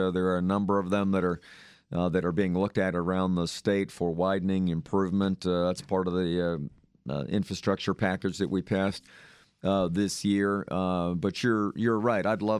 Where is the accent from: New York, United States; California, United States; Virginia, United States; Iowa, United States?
Virginia, United States; I remember growing up in Fairfax County, and the Beltway was finished in about 63